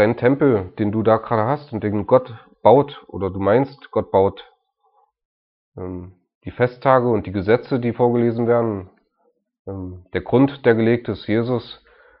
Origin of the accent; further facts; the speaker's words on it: Germany; Ich bin Deutscher, ich bin ziemlich deutsch